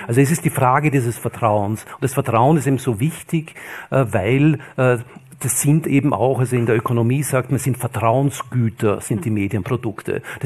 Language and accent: German; Austria; Ja, das ist wiederum, bin in Österreich aufgewachsen, da hat man gewissermaßen noch geglaubt.